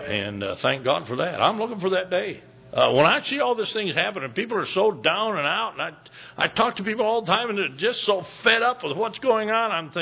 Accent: Michigan, United States; Now, I'm from Michigan.

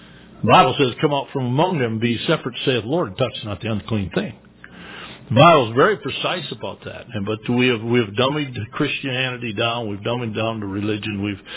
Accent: Michigan, United States; When I was growing up in Michigan, and there was a lot of lumberjacks.

